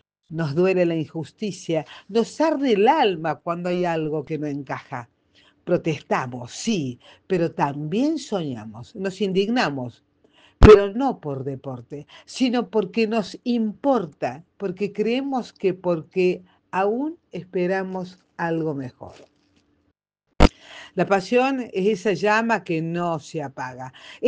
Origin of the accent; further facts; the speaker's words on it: Argentina; Somos argentinos